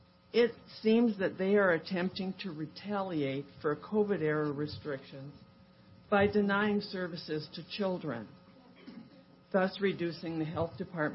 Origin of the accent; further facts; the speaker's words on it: Bear Creek Township, United States; I'm from Bear Creek Township.